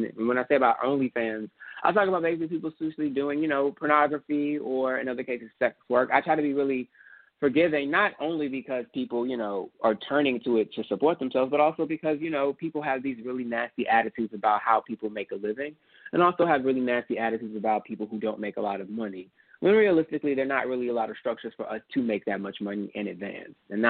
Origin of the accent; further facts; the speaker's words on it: Houston, Texas, United States; I'm from Houston. I'm writing about it from that perspective